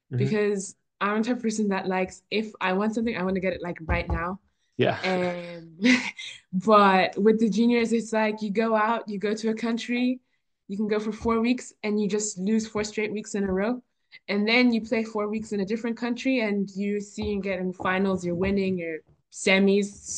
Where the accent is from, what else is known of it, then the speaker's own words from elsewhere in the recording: Ireland; And I was like, oh yeah, I'm Irish and I'm top 100. You don't see many people. It just made you feel prouder to be an Irish player in the top 100 because not many people are there.